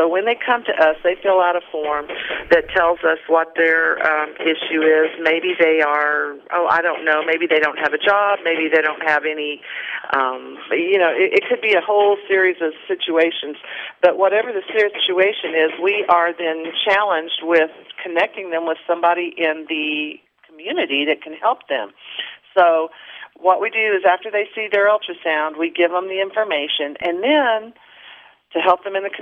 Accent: El Paso, Texas, United States; moved away as an adult; now in Montgomery, United States; Well, I am originally from El Paso, Texas. My husband and I moved to Montgomery, Alabama 30 years ago

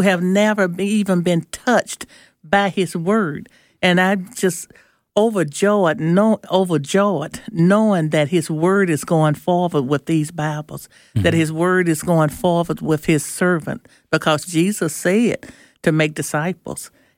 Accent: Nellaton, Mississippi, United States; I'm from Nellaton, Mississippi.

